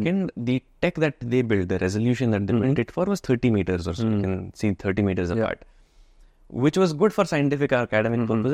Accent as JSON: {"language": "English", "town": "Chikmagalur", "region": "Karnataka", "country": "India", "tie": "born or raised there", "said": "So I grew up in Chikmagalur here in Karnataka."}